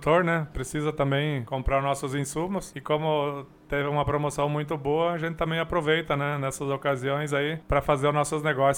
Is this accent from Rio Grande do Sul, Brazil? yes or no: yes; Tuparendi, Rio Grande do Sul, Brazil; como eu sou natural aqui de Tuparendi também